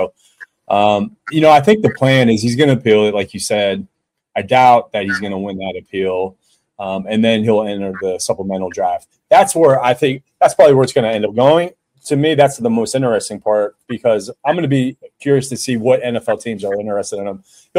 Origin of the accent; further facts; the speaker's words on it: Youngstown, Ohio, United States; And, I come from Youngstown, Ohio. I have a lot of degenerate friends.